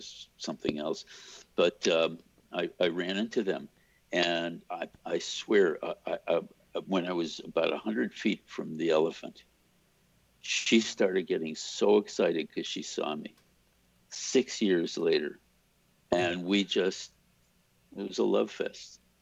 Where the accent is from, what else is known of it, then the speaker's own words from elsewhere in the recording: Chicago, Illinois, United States; moved away as an adult; now in Los Angeles, United States; When I came here from Chicago, came to LA from Chicago to go to Art Center, I found out where his house was